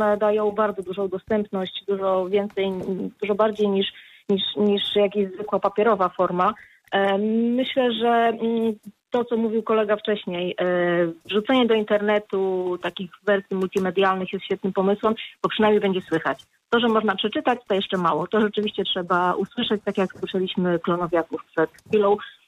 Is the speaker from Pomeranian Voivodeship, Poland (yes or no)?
yes; Chojnice, Pomeranian Voivodeship, Poland; Urodziłam się w Chojnicach, to też Bory Tucholskie.